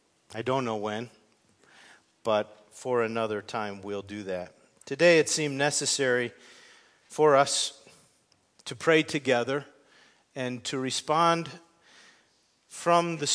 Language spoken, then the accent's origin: English; Connecticut, United States; it occurred a little more than 10 miles from my house where I grew up in Connecticut, and it is everything that you've heard described, a beautiful, little, quiet, peaceful town.